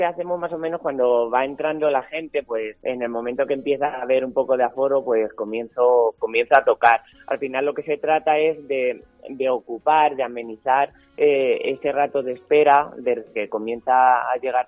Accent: Villaminaya, Castilla-La Mancha, Spain; estaba tocando en las fiestas de mi pueblo, en Villaminaya

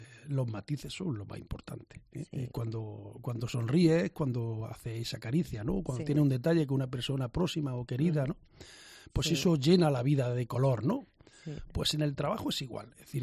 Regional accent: Guadix, Andalusia, Spain; Yo soy también accitano.

